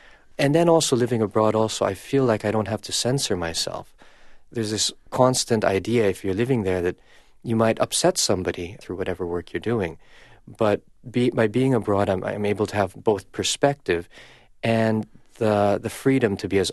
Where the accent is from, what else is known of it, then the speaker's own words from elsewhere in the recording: Philippines; also born or lived in Vancouver, California, United States; I've lived most of my life in the Philippines, but I have. I grew up in Vancouver until I was 11 during the Marcos years. I spent most of my life back home, and then I left in 2001 to find better opportunities as a writer.